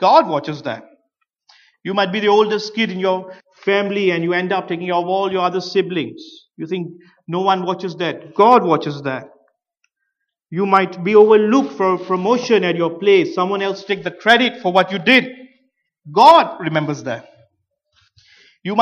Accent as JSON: {"language": "English", "country": "Malaysia", "tie": "born or raised there", "second_language": "English", "said": "When I was growing up in Malaysia, the first job, I started off life working in a hotel, in a resort, in a country that where English is not your first language"}